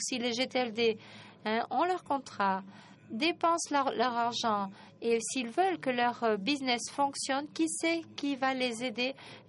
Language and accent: French; Senegal; du Sénégal. Bienvenue dans notre pays.